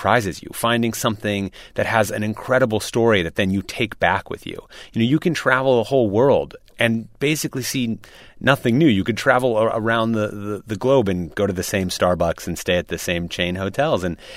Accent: Minnesota, United States; I grew up in Minnesota, and I would take these long road trips with my parents.

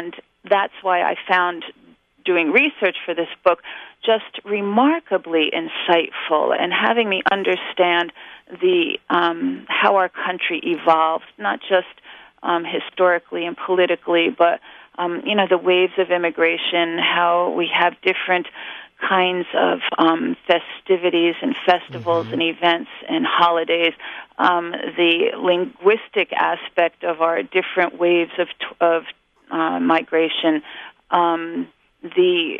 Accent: New York, United States; at least as a New Yorker, is off our radar

